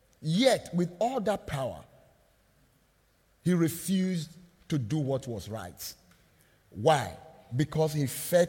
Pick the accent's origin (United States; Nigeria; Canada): Nigeria; Of course, I am from Nigeria. I read the history of the British colonization of our country.